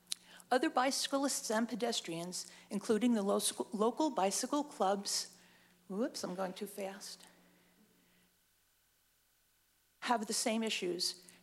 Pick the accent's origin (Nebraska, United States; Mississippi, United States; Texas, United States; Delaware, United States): Delaware, United States; Lewes; I'm from Lewis. I live off Plantation Road